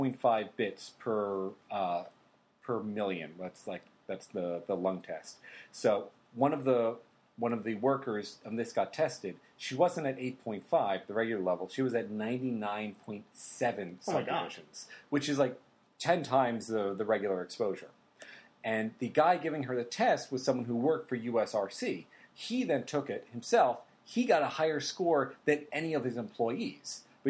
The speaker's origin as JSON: {"language": "English", "town": "South Orange", "region": "New Jersey", "country": "United States", "said": "I'm from South Orange, and I drive through Orange every day to get to work."}